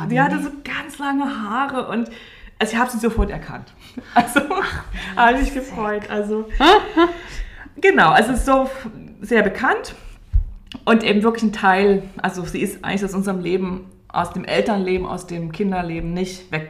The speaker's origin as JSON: {"language": "German", "region": "East Germany", "country": "Germany", "said": "Ich komme aus der DDR und ich war 9, als die Mauer gefallen ist."}